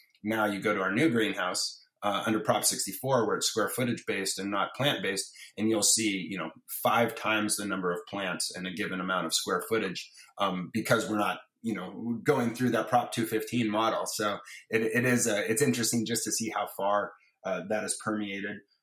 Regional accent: Santa Barbara, California, United States; Definitely feels good to have that, you know, kind of up forever on the wall in my hometown.

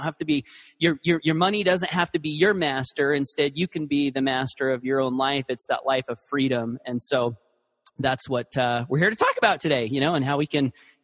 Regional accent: Blackfoot, Idaho, United States; traveling from my hometown of Blackfoot to Idaho Falls, where I was working in this call center

